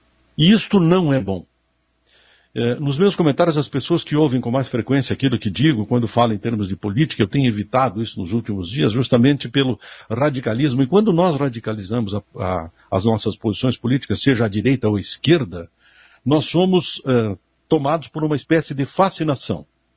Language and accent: Portuguese; Brazil; acredito que nós poderíamos desejar, como brasileiros, nos nossos municípios, nos nossos estados, que isto fosse uma praxe